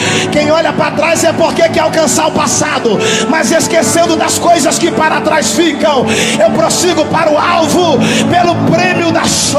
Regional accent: Minas Gerais, Brazil; Eu sou mineiro, sabe como é que é, né?

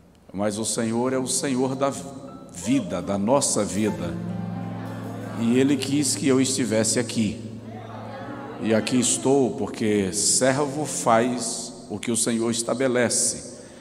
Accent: Feira de Santana, Bahia, Brazil; Eu venho da Bahia, Feira de Santana, onde sirvo como pastor de uma igreja e algumas igrejas

